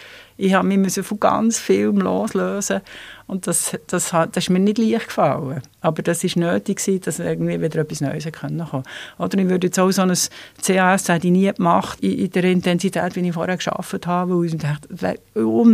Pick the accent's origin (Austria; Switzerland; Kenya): Switzerland; Evilar, Bern; Ich bin aufgewachsen oberhalb von Biel in Evilar und das hat mich mal geprägt von Zweisprachigkeit her, obwohl ich Französisch hatte, also meine Eltern waren Deutschschweizer. Aber ich hatte natürlich das Französisch von Kindesbeinen an im Ohr.